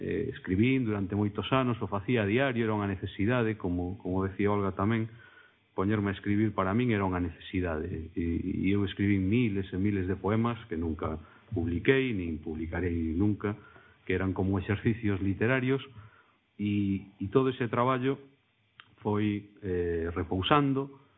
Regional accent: Celanova, Galicia, Spain; Eu veño de Celanova, eu son nacín en Celanova, e aínda por riba nacín na rúa na que tamén naceu Curros, dúas casas máis abaixo de onde naceu Curros

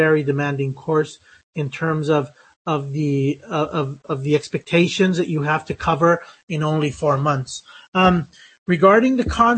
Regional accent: West Coast, United States; now in Spain; I speak American English because I'm American, but I'm from the West Coast and I've lived in Spain for a very long time. So my English has lost some of its initial traits.

